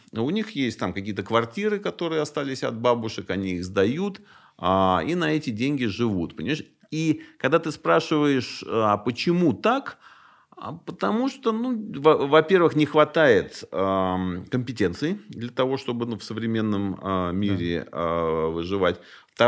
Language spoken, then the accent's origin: Russian; Moscow, Russia; Я москвич, и мне достаточно сложно в жизни конкурировать со многими ребятами